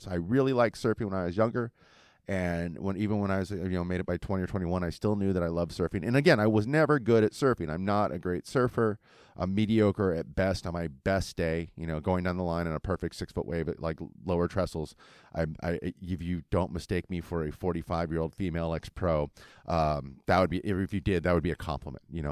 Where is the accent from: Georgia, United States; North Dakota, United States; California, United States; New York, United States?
California, United States; Huntington Beach; I was born and raised on Huntington Beach, and I surfed here, and I went to, Smith and Dwyer Middle School and Huntington Beach High School.